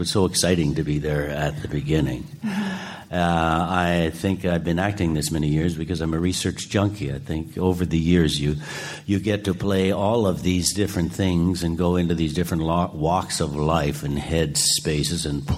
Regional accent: Canada; And I'm not complaining about it. Hey, I'm Canadian, so it's fine.

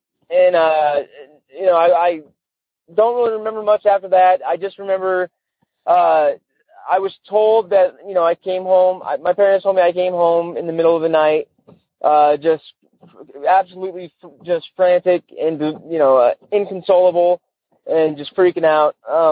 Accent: St. Helens, Oregon, United States

